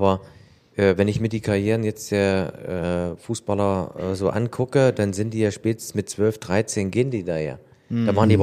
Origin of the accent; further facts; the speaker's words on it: Frankfurt, Hesse, Germany; als Frankfurter